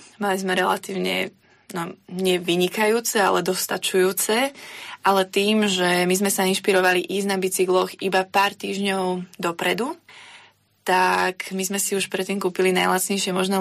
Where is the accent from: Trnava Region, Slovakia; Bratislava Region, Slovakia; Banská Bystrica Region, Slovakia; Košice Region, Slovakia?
Banská Bystrica Region, Slovakia; Banská Bystrica; som z Banskej Bystrice, som tu s mojim manželom.